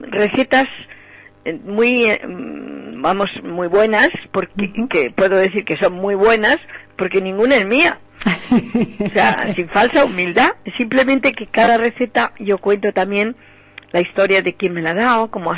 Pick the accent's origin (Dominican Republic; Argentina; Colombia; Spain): Spain; Madrid, Community of Madrid; yo hablo en concreto de Madrid, porque yo soy madrileña y es donde voy más.